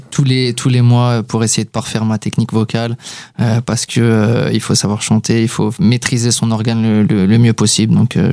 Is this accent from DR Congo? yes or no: no; Île-de-France, France; je viens des Hauts-de-Seine, du coup, où la culture rap de ces dernières années a été très, très importante.